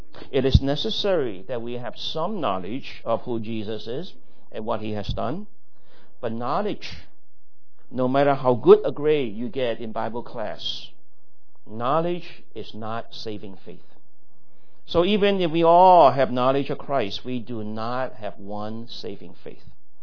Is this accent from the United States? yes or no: no; Hong Kong; when I was growing up in Hong Kong